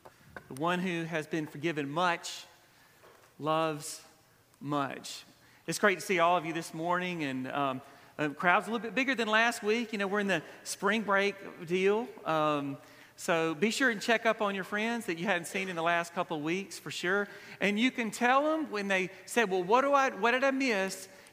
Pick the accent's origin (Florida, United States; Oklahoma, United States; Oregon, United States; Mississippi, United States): Mississippi, United States; Brookhaven; He recently did one on my hometown, Brookhaven, and it was really, really good.